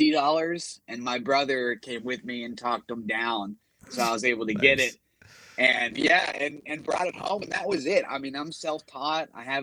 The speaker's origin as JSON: {"language": "English", "town": "Fort Smith", "region": "Arkansas", "country": "United States", "said": "I'm from Fort Smith, Arkansas. That's where I'm originally from. And a small town, not a big music scene"}